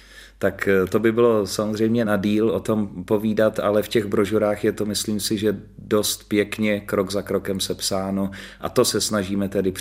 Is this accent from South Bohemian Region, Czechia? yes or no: yes; České Budějovice, South Bohemian Region, Czechia; now in Šumava, Czechia; kam jsme se z Českých Budějovic, stále jsem velký patriot, vracím se sem